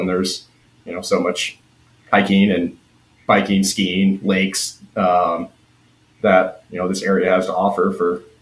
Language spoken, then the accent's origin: English; Wenatchee, Washington, United States; also born or lived in Yakima Valley, United States; now in Spokane, United States; I grew up in Central Washington, Wenatchee area, and born a little south of that down in kind of the Yakima Valley. So lived in Eastern Washington majority of my life. And now, yeah, here in Spokane now.